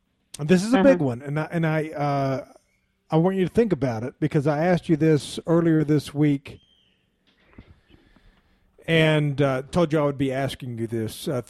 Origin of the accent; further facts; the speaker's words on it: Southern United States, United States; For me, being a Southerner is more than just a 4-year period in history.